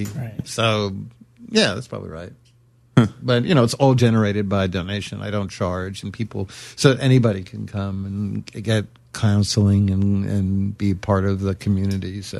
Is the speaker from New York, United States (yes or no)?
yes; Brooklyn, New York, United States; You know, somebody says, are you American? I'm like, no, I'm from Brooklyn.